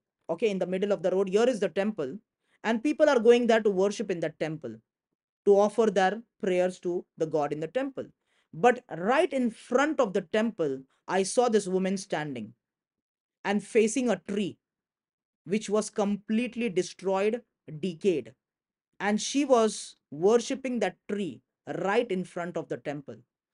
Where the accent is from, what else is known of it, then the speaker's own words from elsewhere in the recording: India; born there; I was born in India. I come from a Hindu background